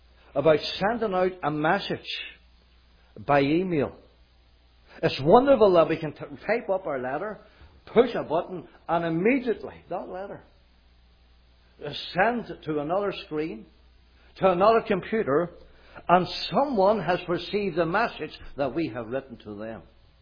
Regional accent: Northern Ireland, United Kingdom; I remember as a young lad growing up in County Armagh, Northern Ireland, in our village, there was hardly any phone.

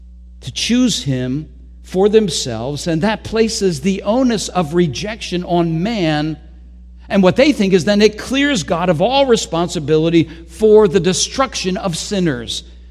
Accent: United States; Well, I'm an American.

